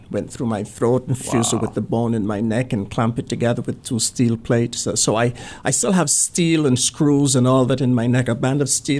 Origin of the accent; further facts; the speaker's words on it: Barbados; now in United States; I am from Barbados. Mm-hmm. I came to America 21 years ago.